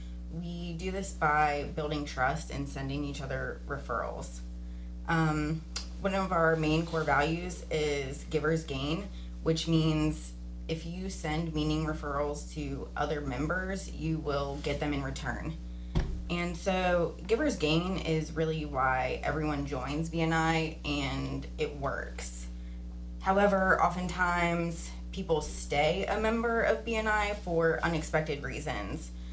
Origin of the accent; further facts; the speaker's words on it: Pennsylvania, United States; now in Effingham, United States; I've lived in Effingham since 2018. I'm originally from Pennsylvania, but Effingham is where I've really flourished